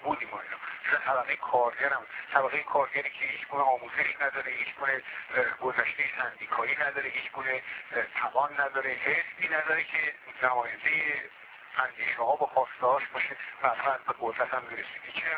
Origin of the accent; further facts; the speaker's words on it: Iran; به عنوان یک ایرانی خارج از کشور و علاقمند به دموکراتیزه شدن ایران میتونم حمایتشون بکنم